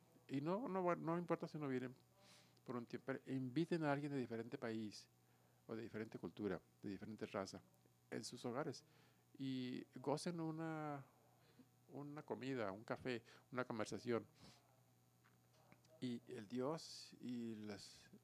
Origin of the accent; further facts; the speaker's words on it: United States; Spanish is a second language; Como americano, yo amo a mi país.